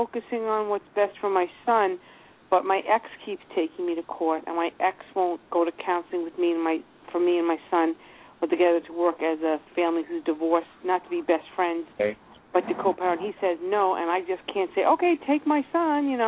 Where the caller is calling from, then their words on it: New York, United States; Long Island.